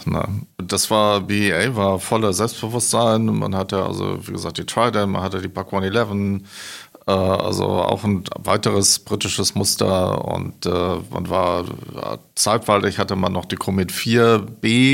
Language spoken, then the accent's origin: German; Filderstadt, Baden-Württemberg, Germany; Ich bin ja in Stuttgart aufgewachsen, also in einem kleinen Dorf, Filderstadt, nahe beim Stuttgarter Flughafen.